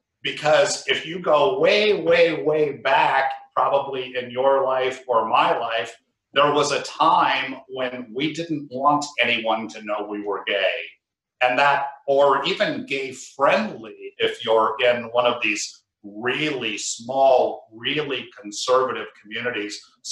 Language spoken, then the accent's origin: English; Duluth, Minnesota, United States; My hometown, Duluth, Minnesota.